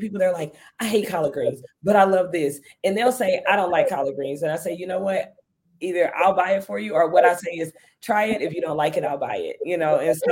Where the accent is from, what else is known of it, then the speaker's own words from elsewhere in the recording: Texas, United States; I mean, again, I'm from Texas. We deep fry anything.